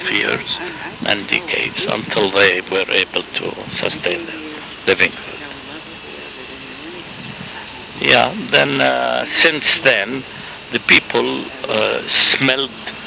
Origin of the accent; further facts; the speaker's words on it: Ramallah, Palestine; born there; English is a second language; Yes, I was born in Ramallah.